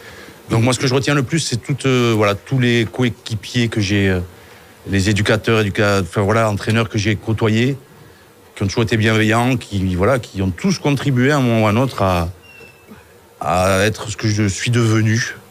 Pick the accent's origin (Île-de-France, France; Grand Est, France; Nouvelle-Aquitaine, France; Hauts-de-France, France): Nouvelle-Aquitaine, France; Bayonne; Vous savez, j'ai grandi à Bayonne, famille de rugby.